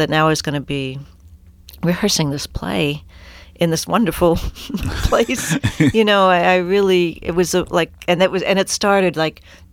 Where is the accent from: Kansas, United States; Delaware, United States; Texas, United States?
Delaware, United States; Wilmington; I mean, you're from Philadelphia, and I'm from Wilmington, Delaware, so I'm 20 minutes away.